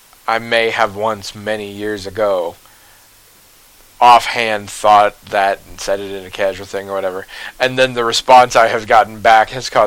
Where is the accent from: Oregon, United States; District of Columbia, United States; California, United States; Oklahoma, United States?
Oregon, United States; I come from Oregon. Oregon has quite a lot of agriculture.